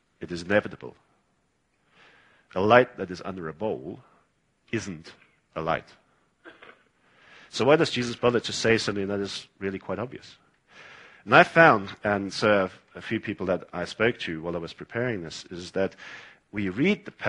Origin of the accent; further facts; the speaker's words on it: South Africa; Now, I come from South Africa.